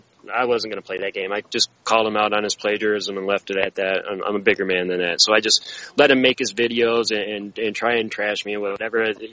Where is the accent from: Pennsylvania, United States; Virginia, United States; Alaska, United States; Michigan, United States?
Michigan, United States; Grand Rapids; So it's an art competition in my hometown, Grand Rapids, Michigan.